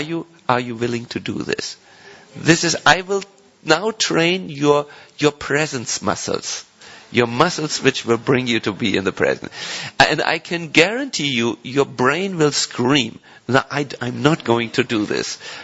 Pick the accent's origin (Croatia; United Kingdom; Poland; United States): Croatia; English is a second language; one of these exercises you might start to laugh uncontrollably because we are from Croatia, you know.